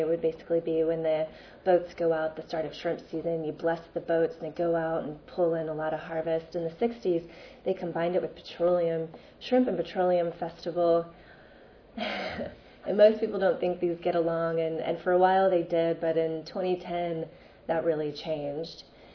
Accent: Louisiana, United States; give you a little bit of background about my home state of Louisiana. I'm from North Louisiana.

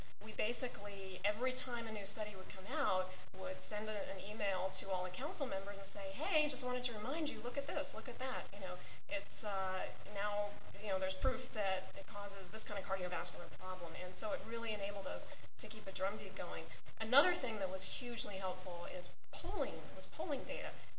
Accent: Florida, United States; Florida, my home state, had voted by an astounding 71% for smoke-free restaurants

